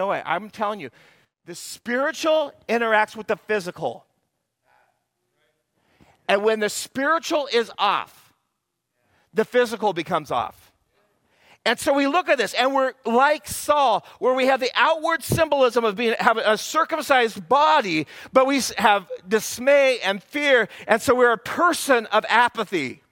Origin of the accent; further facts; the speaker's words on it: Washington, United States; I was raised in the Yakima Valley, and here's what I do know.